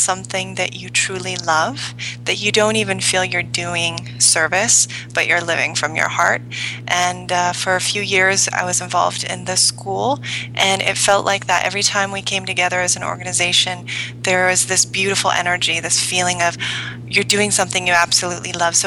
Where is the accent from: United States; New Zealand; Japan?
Japan; English is a second language; So growing up in Japan, if my family gave, it was either done where we had no idea it happened